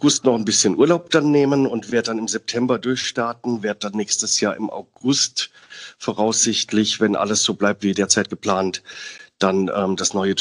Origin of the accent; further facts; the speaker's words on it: Southern Germany, Germany; now in Hamburg, Germany; Ich als Süddeutscher muss ganz klar sagen